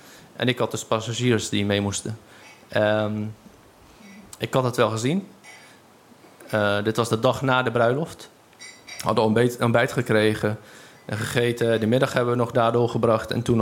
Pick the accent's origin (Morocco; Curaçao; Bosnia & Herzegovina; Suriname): Morocco; Tetouan, Tanger-Tetouan-Al Hoceima; now in Netherlands; Dan heb je echt een puntje zo en tegenover Spanje heb je dan Tetouan. Dat ligt naast Tanger. Tanger is wat bekender bij mensen hier. Het was onze thuishaven. Maar we komen oorspronkelijk uit Tavarsit. Tenminste, mijn opa en oma die komen daar vandaan.